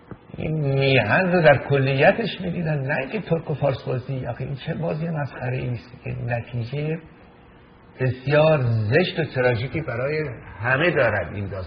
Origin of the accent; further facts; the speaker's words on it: Iran; ما همه ایرانی هستیم. زبانهای مختلف صحبت بکنیم، کردی، بختیاری، ترکی.